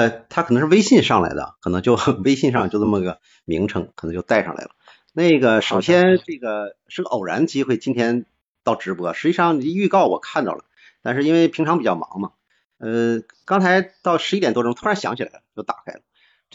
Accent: Dalian, Liaoning, China; 那么我是大连人

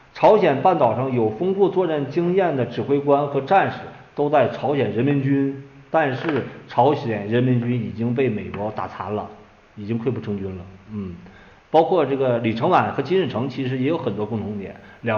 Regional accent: Lengji Village, Inner Mongolia, China; 我是内蒙古人，我是内蒙古人，家乡是就冷极村，是全国最冷的地方，冬天经常会达到40度。

